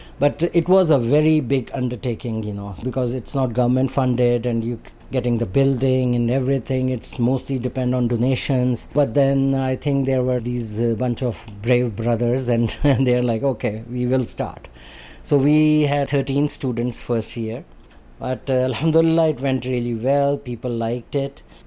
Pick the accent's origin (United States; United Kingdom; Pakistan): Pakistan; Lahore, Punjab; English is a second language; in Lahore. That's the city I grew up. Basically, I'm from Sialkot. Our family is from Kashmir. We are Kashmiri. We don't know the language or anything.